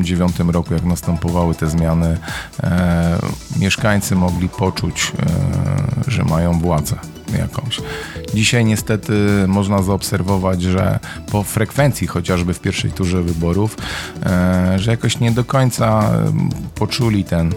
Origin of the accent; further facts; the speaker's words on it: Pruszków, Masovian Voivodeship, Poland; Od urodzenia jestem związany z Pruszkowem. Pierwsze moje mieszkanie osiedle Kopernika, później osiedle Ceglana, teraz okolice ulicy Lipowej.